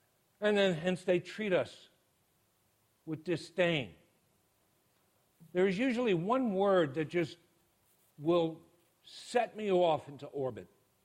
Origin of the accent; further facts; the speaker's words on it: New York City, New York, United States; I'm from New York City. I really have a problem with condescending and patronizing people.